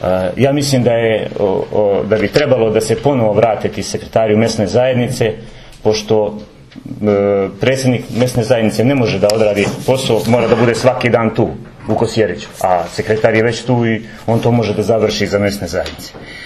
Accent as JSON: {"language": "Serbian", "town": "Mušići", "region": "Zlatibor District", "country": "Serbia", "said": "Ja sam iz Mušića, pa bih izneo neke probleme koje imamo u Mušićima."}